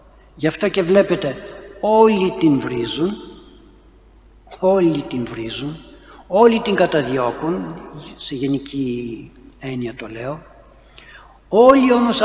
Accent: Greece; Μην μου πείτε ότι είμαι Έλληνας, αντικειμενικά το λέω.

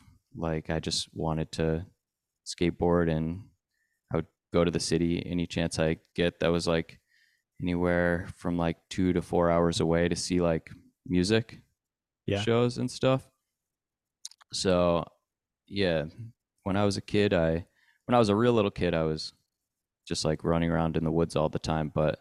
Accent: Maine, United States; I grew up in Maine, pretty deep in the woods in a really small town, like in the Western Mountains.

